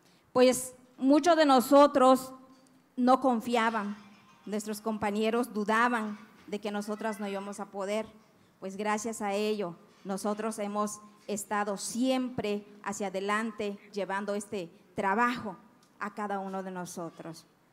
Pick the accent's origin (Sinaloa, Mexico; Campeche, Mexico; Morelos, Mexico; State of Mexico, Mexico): Campeche, Mexico; Calkiní; en representación de las mujeres maya. Soy de Santa Cruz, ex Hacienda, Calquiní, Campeche.